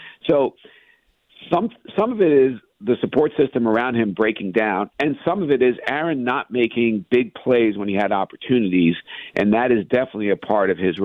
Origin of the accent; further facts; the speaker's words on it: New Jersey, United States; And I should say that I grew up in New Jersey, a rabid Cowboys fan, and the Steelers haunted my entire youth.